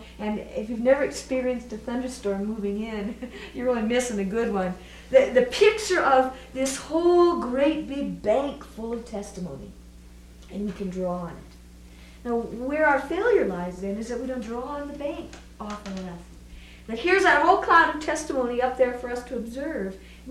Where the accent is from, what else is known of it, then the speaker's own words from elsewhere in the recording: Midwest, United States; I grew up in the Midwest, and some of the rest of you who did, you know what it's like when the thunderstorm rolls in.